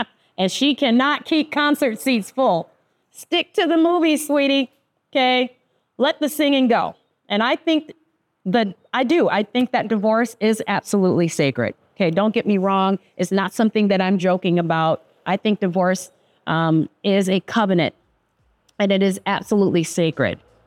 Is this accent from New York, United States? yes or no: yes; New York, United States; I'm from New York, okay? I'm not even from New York City. I'm from upstate New York